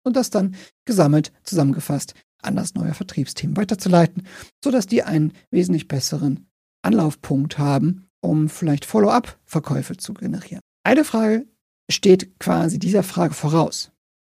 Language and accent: German; Cologne, North Rhine-Westphalia, Germany; Ich komme aus Köln